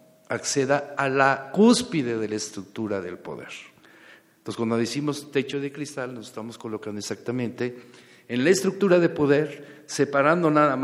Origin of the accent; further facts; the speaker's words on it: Mexico; pero pues ni modo, somos mexicanos